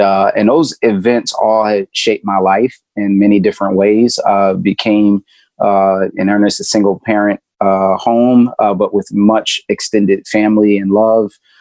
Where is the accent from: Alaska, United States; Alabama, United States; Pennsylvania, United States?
Pennsylvania, United States; Philadelphia; I was born and raised in Philly. My parents were actually in the Nation of Islam when I was born.